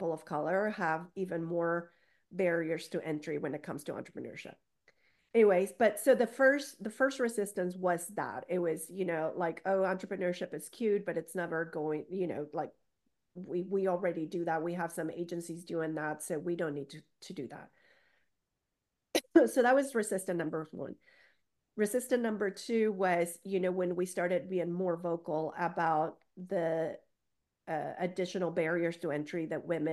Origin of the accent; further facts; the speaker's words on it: Oklahoma, United States; most of the time when I would say I'm from Oklahoma, I was kind of like a little bit of condescending